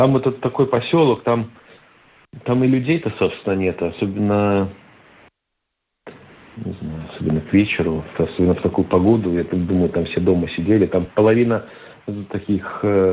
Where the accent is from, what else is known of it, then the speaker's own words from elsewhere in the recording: Rezekne, Latgale, Latvia; поскольку я и сам из Резекне и примерно представляю, как живут люди в деревнях вокруг Резекне